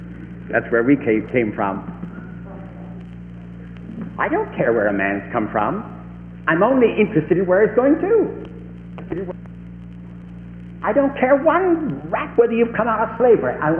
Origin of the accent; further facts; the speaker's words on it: the South, United States; I come from the Southland and love it.